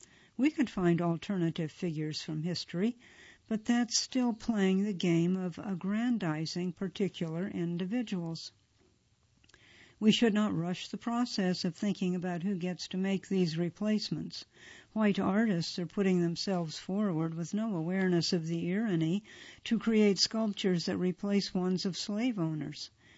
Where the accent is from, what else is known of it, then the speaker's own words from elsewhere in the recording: New York City, New York, United States; Growing up in New York City, food represented the old ways, our life in India, and the people we left behind.